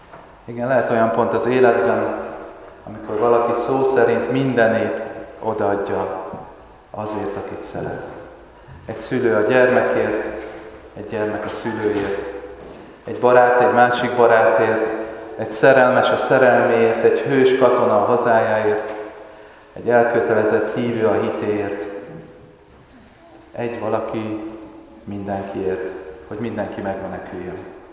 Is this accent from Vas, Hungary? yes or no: no; Nagytarcsa, Pest, Hungary; hiányzik a kakas szó, amihez hozzászoktam gyerekkoromban Nagy Tartsán.